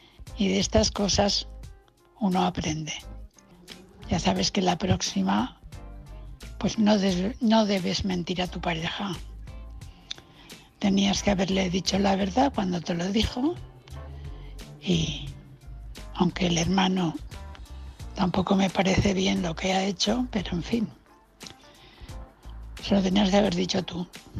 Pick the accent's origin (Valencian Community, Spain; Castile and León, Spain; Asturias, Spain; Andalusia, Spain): Valencian Community, Spain; Valencia; de Valencia.